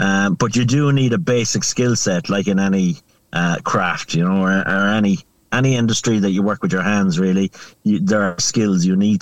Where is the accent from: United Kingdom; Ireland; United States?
Ireland; Connacht; when I was growing up, everybody had ridges